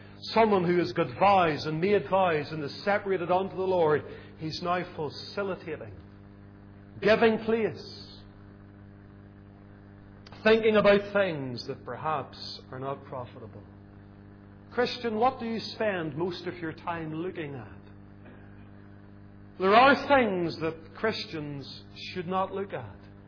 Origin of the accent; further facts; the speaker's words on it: Lisburn, Northern Ireland, United Kingdom; Whenever we were growing up in Lisburn, my mother had, I don't know where she got it, but a little brass ornament of 3 little monkeys.